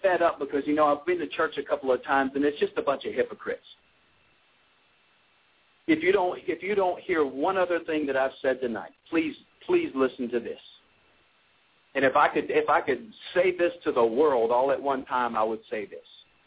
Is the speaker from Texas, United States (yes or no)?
no; Anderson, South Carolina, United States; born or raised there; now in Tucker, United States